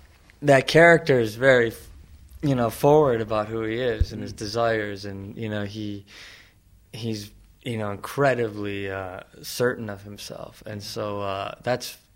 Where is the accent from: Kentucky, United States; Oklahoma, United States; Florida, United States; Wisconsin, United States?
Wisconsin, United States; Kenosha; also born or lived in Los Angeles, United States; I'm from Wisconsin, Kenosha, Wisconsin.